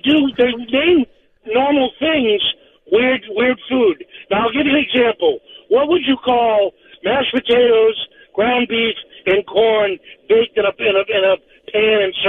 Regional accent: Lowell, Massachusetts, United States; now in Florida, United States; I'm originally from Lowell

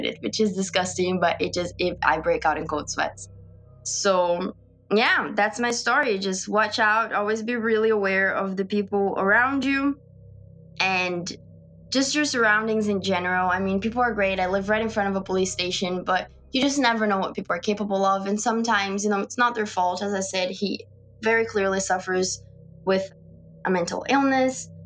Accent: Brazil; I'm from Brazil and I'm in this country alone.

